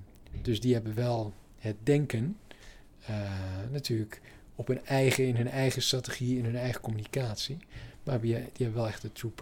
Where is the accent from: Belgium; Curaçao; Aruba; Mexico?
Mexico; now in Netherlands; Nou, ik kom uit Mexico. Ben daar geboren, voor de helft Mexicaan.